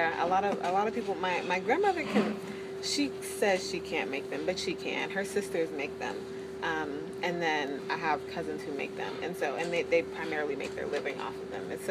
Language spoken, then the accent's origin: English; Charleston, South Carolina, United States; No, I was born and raised in Charleston.